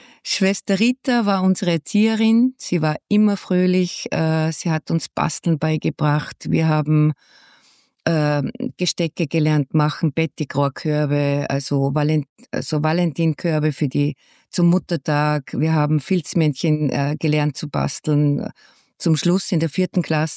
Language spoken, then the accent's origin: German; Salzburg, Austria; Also, ich bin ein waschechter Stierwascher, ein Salzburger Stierwascher, geboren und aufgewachsen in Salzburg in der Stadt und habe dann die Volksschule besucht in Liefering